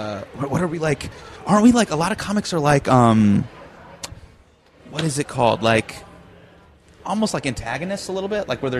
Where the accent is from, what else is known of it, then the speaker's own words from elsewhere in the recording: Davis, California, United States; I grew up in Davis